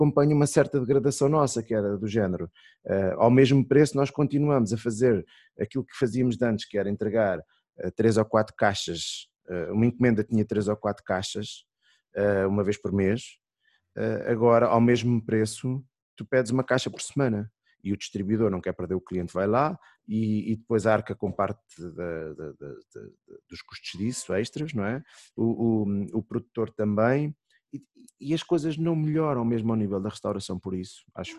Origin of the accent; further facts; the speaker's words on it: Portugal; porque também somos portugueses, somos latinos